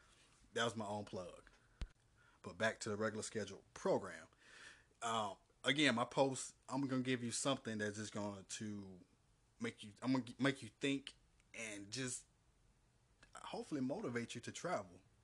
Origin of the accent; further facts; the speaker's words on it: Georgia, United States; I said, oh, I'm from Georgia. So he chuckled. He said, no, where you really from? I said, yeah, I'm from Georgia.